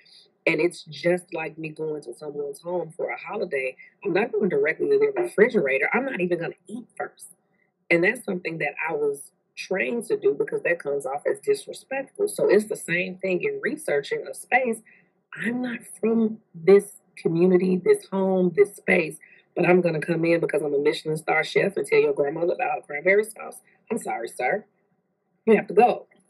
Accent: Chicago, Illinois, United States; Like, I'm from the south side of Chicago. What I know is that I'm not from Inglewood specifically.

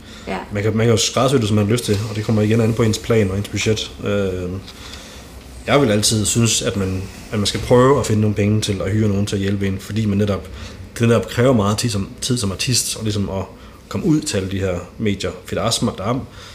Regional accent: East Jutland, Denmark; jeg kommer selv fra Jylland, så hvis jeg var band, så vil jeg da helt godt gå til mine lokale kanaler i Østjylland, hvor jeg kommer fra.

